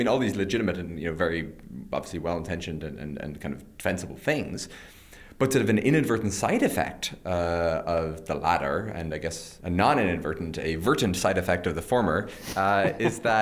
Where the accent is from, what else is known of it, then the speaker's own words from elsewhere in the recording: Ireland; if I were reading this kind of from afar growing up in Ireland, my view of the place would be very different to what it is that I, in fact, actually experience here.